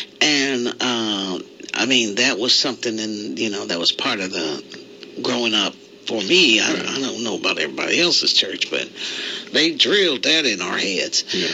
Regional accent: Kansas, United States; I'm from Kansas, for crying out loud.

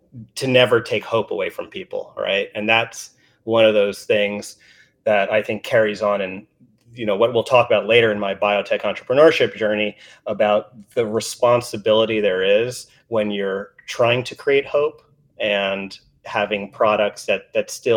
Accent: New York City, New York, United States; born there; And so I was born in Spanish Harlem.

